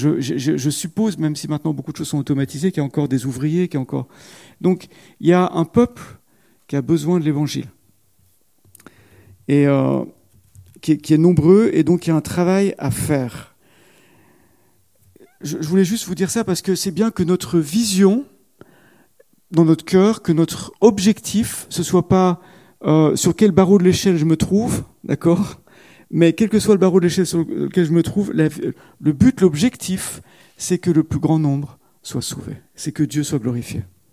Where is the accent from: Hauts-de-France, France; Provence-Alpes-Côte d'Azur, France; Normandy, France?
Provence-Alpes-Côte d'Azur, France; Marseille; C'est parce que je viens de Marseille.